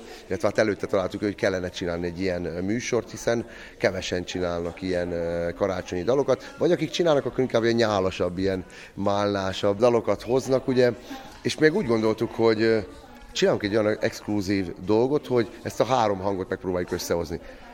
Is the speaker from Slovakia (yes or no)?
yes; Southern Slovakia, Slovakia; tehát felvidékiek vagyunk.